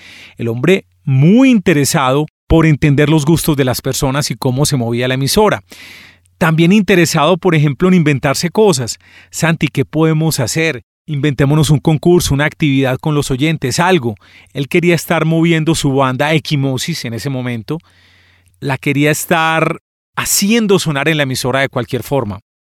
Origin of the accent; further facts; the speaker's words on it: Medellín, Antioquia, Colombia; born there; Las personas que nacimos en Medellín, cuando estamos en un ambiente de amigos, con mucha confianza, solemos ser muy mal educados, muy mal hablados.